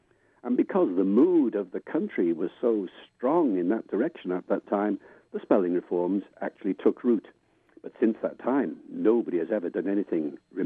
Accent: Wales, United Kingdom; born or raised there

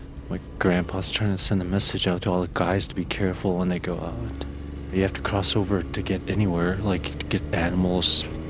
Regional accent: Arctic Village, Alaska, United States; I'm really thankful I grew up in Arctic Village.

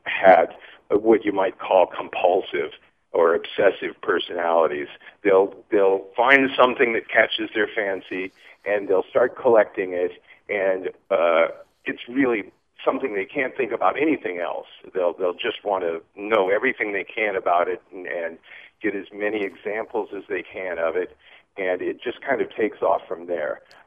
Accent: San Diego, California, United States; because I'm from San Diego and it's a Navy town.

